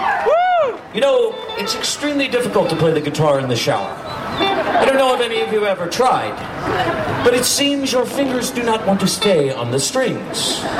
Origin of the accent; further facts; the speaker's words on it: United States; Well, I'm from the United States.